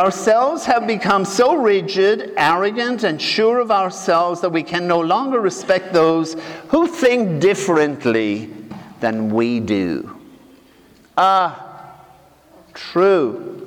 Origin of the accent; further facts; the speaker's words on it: Ireland; when I was growing up in Ireland